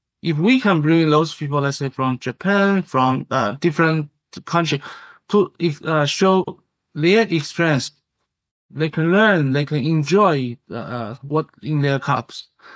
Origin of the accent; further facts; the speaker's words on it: China; because I'm from China. We know it has a rich tea history in my hometown.